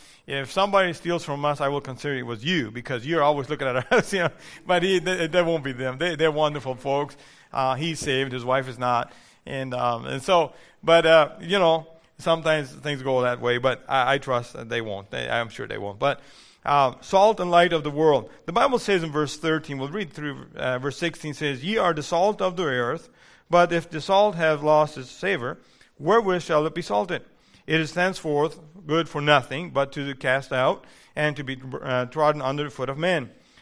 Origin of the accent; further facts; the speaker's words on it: Mexico; English is a second language; I grew up in Mexico and I didn't speak English until I started at 16.